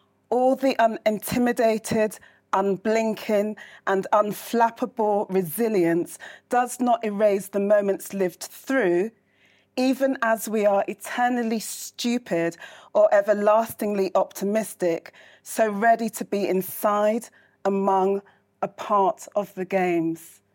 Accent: United Kingdom; certainly because we're British and everything's very mm-hmm. civilized

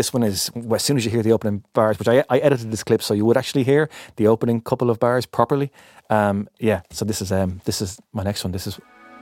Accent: Dublin, Leinster, Ireland; as someone who grew up in 1980s Ireland. I'm north side of Dublin in the 1980s

